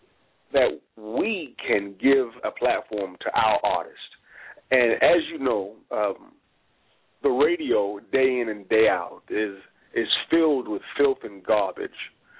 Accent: St. Louis, Missouri, United States; My hometown, St. Louis, Missouri.

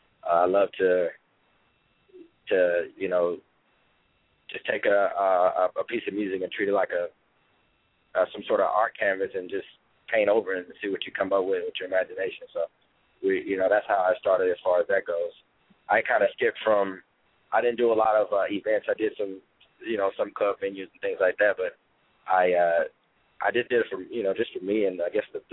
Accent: Kansas City, United States; I'm from Kansas City, man, and I kind of started, I was about 16 when I got into the music business there.

